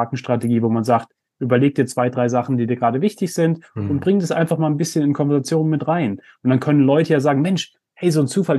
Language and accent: German; Germany; ich meine, ich bin auch in Deutschland aufgewachsen, wo man ja in der Schule eingebläut kriegt, hey, mach mal einen Plan.